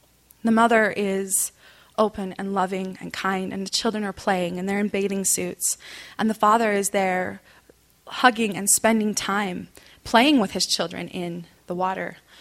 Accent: Salt Lake City, Utah, United States; born there; I was born right here in Salt Lake City, and we were a part of the community that was here up in Little Cottonwood Canyon.

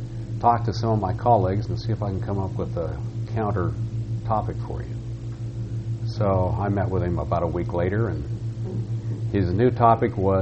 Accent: Salt Lake City, Utah, United States; This was the sort of thing that bothered me very early in life as a Mormon growing up in Salt Lake City

